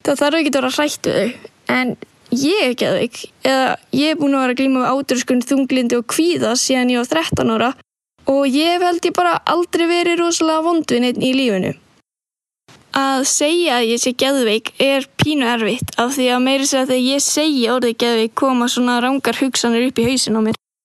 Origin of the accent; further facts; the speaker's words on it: Akureyri, Northeastern Region, Iceland; og tvítug. Ég kem frá Akureyri